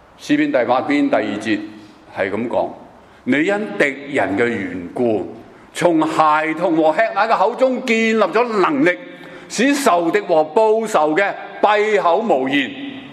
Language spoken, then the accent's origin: Chinese; Hong Kong; 我哋香港咧，咪时时有一句说话喺呢几年间系出现嘅。